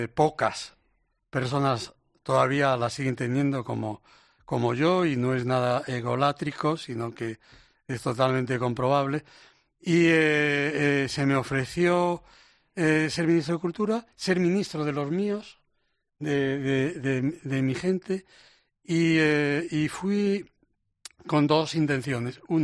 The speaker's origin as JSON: {"language": "Spanish", "town": "A Coruña", "region": "Galicia", "country": "Spain", "tie": "born or raised there", "said": "yo soy de La Coruña, que he vivido en La Coruña. Mi familia en La Coruña lleva más de 250 años instalada."}